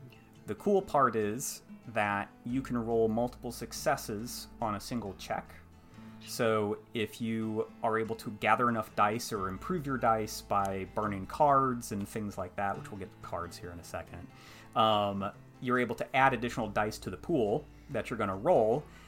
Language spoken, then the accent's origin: English; Illinois, United States; moved away as an adult; also born or lived in North Carolina; But I'm originally from Illinois, moved to North Carolina fresh out of college, because we got offered a job to move down there. And then we've kind of been in the South since.